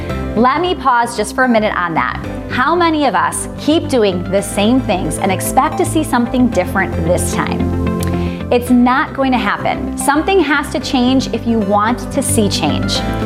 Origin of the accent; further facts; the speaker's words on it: Midwest, United States; I'm from the Midwest, and so of course I would probably have meat and potatoes, something similar.